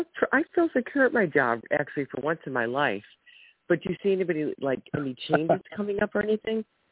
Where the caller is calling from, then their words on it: Ohio, United States; I'm calling from Ohio.